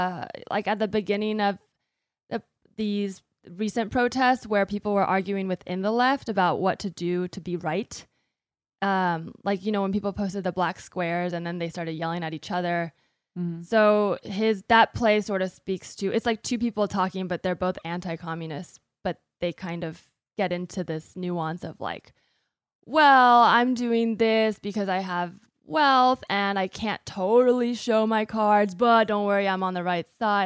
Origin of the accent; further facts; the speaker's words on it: United States; I'm not a communist, I'm an American.